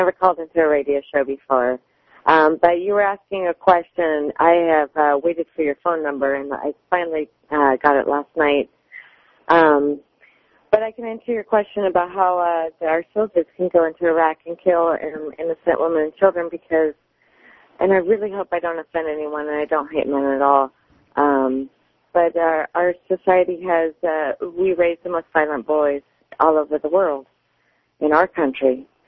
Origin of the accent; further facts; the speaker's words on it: United States; But this is not the way that I was raised and what I was taught to believe as an American woman.